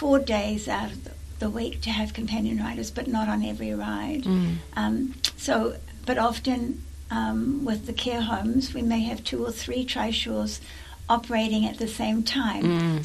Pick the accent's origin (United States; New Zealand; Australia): New Zealand; moved away as an adult; I grew up in New Zealand, but left when I was 21 years old, and then I was away for about 35 years, but I've volunteered in many countries in the world.